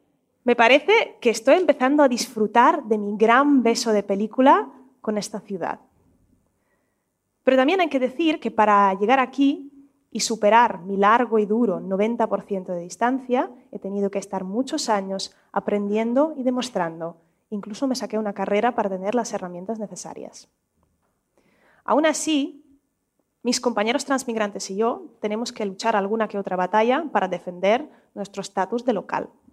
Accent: Russia; Spanish is a second language; now in Barcelona, Spain; digo «soy rusa, pero vivo aquí en Barcelona»

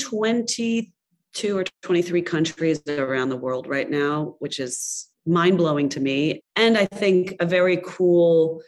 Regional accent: United States; now in France; I came as an American. And I have some French blood, so I try and lean on that a little bit. But, you know, I came in as an American to make a purely organic French, 100% French product.

